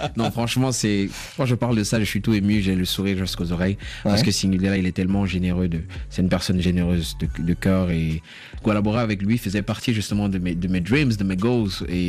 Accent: Cameroon; étant donné que je suis camerounais, tu vois

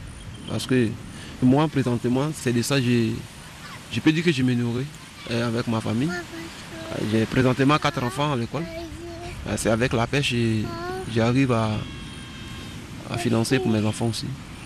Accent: Konoukro, Côte d’Ivoire; je suis de Konoukro. Dans la région de Monongaga, et je suis un pêcheur.

